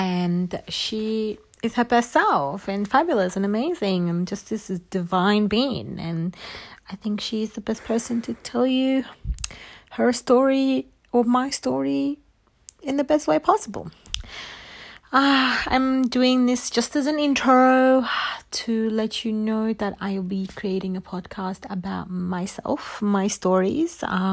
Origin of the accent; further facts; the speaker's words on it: Australia; also born or lived in Egypt; growing up in Australia with immigrant parents, with me immigrant myself, struggling through the who I need to be as an Egyptian and who I need to be as an Australian